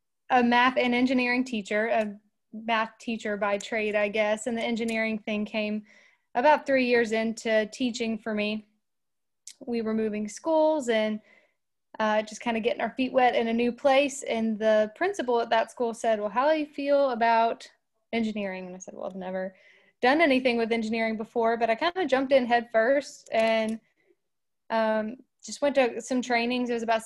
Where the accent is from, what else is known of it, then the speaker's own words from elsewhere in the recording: Kentucky, United States; I was born in 1992, and I am from Kentucky.